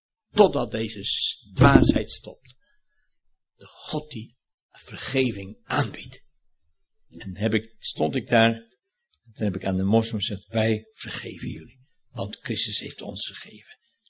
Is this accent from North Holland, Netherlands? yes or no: yes; Sint Pancras, North Holland, Netherlands; Ik kom uit Sint Pancras, daar boven Alkmaar, hè, donker in Holland. En daar ben ik ook op de lagere school geweest.